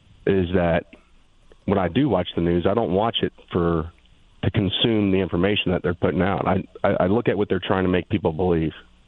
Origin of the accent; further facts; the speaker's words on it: Point Pleasant, New Jersey, United States; I'm a Jersey boy, so I'm not far from